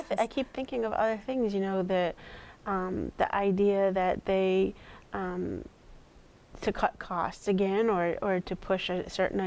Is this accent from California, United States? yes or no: no; Massachusetts, United States; Yeah, and this is the attitude, because I'm from Massachusetts